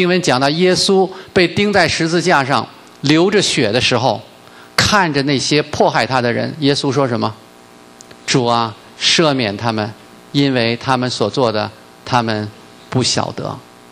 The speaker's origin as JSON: {"language": "Chinese", "country": "China", "said": "但是我们中国人原本是很含蓄的，很幽默的啊"}